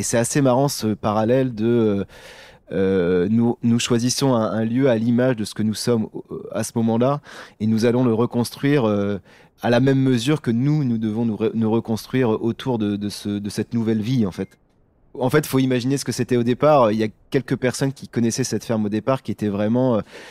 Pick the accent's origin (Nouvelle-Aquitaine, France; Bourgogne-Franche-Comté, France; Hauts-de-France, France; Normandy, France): Hauts-de-France, France; Comme j'étais originaire du Pas-de-Calais